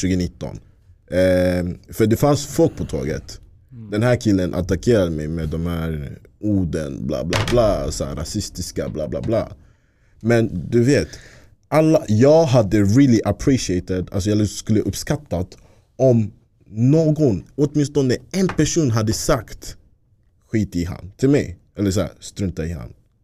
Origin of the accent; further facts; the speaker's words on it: Ghana; Så han stoppade mig, så han bara, hej du, vart är du ifrån? Så, så jag bara, Ghana.